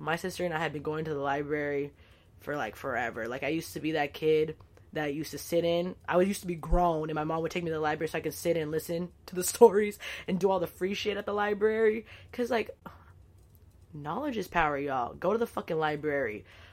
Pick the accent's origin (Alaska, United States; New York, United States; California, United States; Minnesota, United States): California, United States; I grew up in the Bay Area and I was like, this is the most diverse, like, coolest place ever.